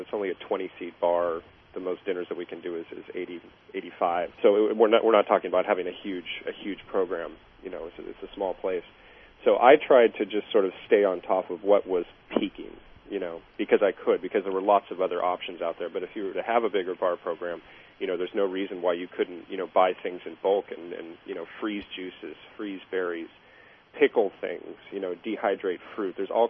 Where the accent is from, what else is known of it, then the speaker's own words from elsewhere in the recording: San Francisco, California, United States; also born or lived in Napa; You know, I'm from San Francisco. I'm from an urban area, and I've lived outside of the city now for about 8 years. Half that time was in Napa, and then 4 years ago I ended up moving up to northern Sonoma County